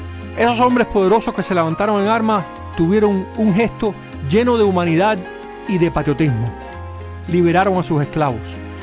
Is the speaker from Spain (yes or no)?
no; Cuba; Eso va en contra de nuestra misma identidad y de quién somos como cubanos.